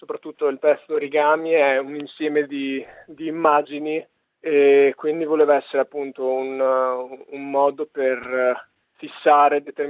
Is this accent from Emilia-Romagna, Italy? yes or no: yes; Crevalcore, Emilia-Romagna, Italy; noi non siamo proprio di Bologna città, siamo della provincia. Almeno io sono di Crevalcore